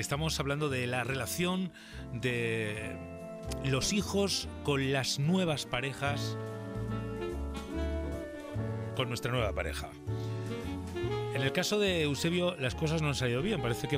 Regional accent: Burgos, Castile and León, Spain; corresponsal en mi tierra, en Burgos.

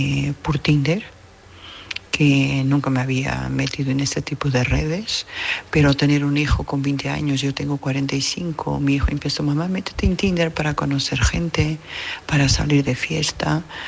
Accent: Burgos, Castile and León, Spain; Soy de Burgos.

